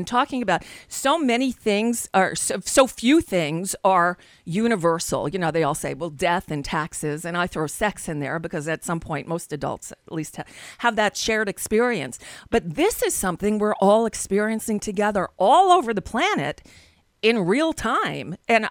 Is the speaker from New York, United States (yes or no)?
yes; New York City, New York, United States; born there; now in South Florida, United States; I live in South Florida now, but I was born in New York, and after college, I moved back to New York.